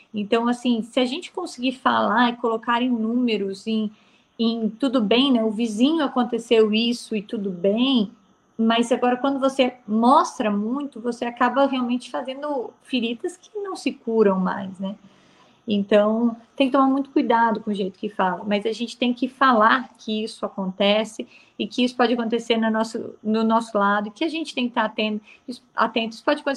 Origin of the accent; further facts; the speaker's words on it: Balneário Camboriú, Santa Catarina, Brazil; Eu sou de uma cidade, né, eu fui criada, né, em Balneário Camboriú, e nessa cidade a gente tem um alto índice de suicídio em jovens da dependência química, né, que é uma cidade de muitas festas, muita música eletrônica, muitas baladas em si.